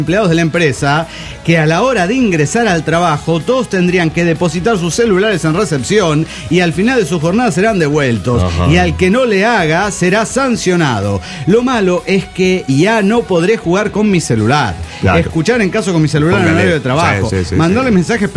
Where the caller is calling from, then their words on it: Tijuana, Baja California, Mexico; Hola, ¿cómo están, amigos? Soy … de Tijuana.